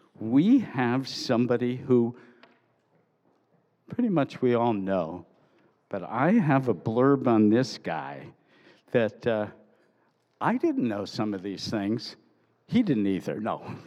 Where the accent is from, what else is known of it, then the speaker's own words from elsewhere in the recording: Bronx, New York, United States; born there; I was born in the Bronx, but we're still friends.